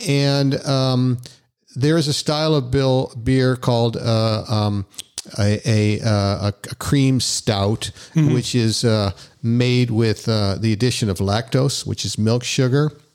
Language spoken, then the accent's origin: English; United States; So, being growing up as an American kid, we grew up on Hershey's chocolate